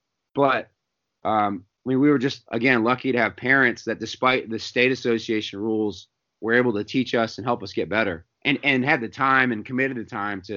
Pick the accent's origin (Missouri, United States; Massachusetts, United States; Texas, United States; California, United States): Massachusetts, United States; growing up in Massachusetts, high school coaches out of season could have zero contact.